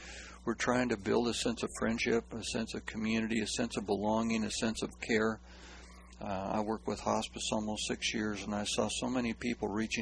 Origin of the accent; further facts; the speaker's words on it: Kansas, United States; also born or lived in Iowa; now in Bullhead City, United States; When my wife and I moved here from Iowa, and I grew up on a farm in Kansas, pastored in Iowa for 7 years, I'm used to community.